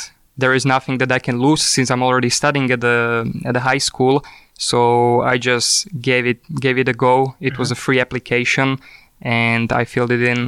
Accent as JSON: {"language": "English", "town": "Partizanske", "region": "Trenčín Region", "country": "Slovakia", "tie": "born or raised there", "second_language": "English", "said": "Before joining Leaf Academy, I was studying at a secondary grammar school in my hometown, in Partizanske."}